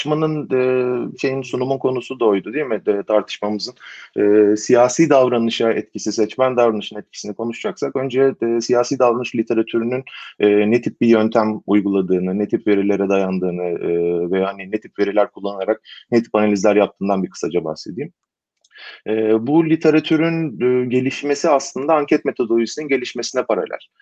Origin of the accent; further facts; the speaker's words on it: İzmir, Turkey; ben İzmirli olarak sorunuza cevap vermeden evvel